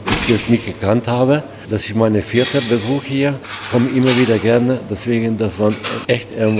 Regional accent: Hungary; first language Hungarian; German is a second language; Weil manche Sachen kann ich mir besser ausdrücken auf Deutsch als in meiner Muttersprache Ungarisch.

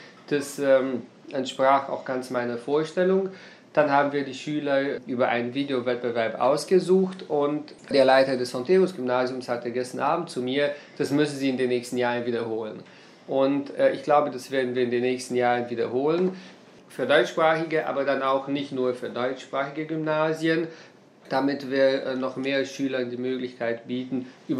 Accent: Transylvania, Romania; bei uns zu Hause in Siebenbürgen in Heimatstadt stattfinden.

